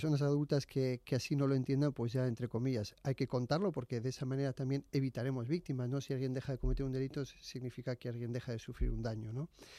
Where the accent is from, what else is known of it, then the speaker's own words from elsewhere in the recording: Portugalete, Basque Country, Spain; Yo soy de Portugalete, Bilbao, Vizcaya, vamos.